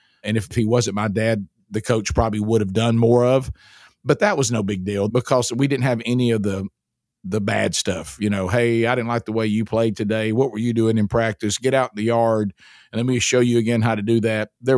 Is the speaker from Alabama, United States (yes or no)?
yes; Alabama, United States; I've even seen in my home state of Alabama, this has changed a lot.